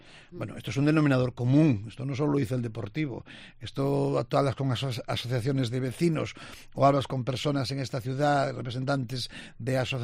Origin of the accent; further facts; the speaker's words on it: A Coruña, Galicia, Spain; los coruñeses somos los propietarios del Estado de Riazor